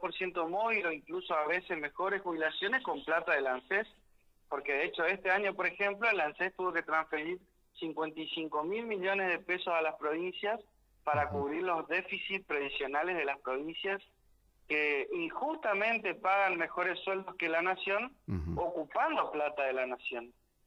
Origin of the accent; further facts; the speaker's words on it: Santo Tomé, Argentina; conozco a la gente de Santo Tomé, a la gente de mi pueblo